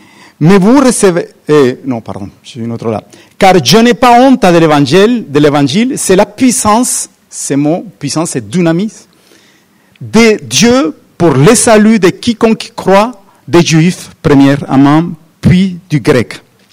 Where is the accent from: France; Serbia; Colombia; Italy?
Colombia; je viens de la Colombie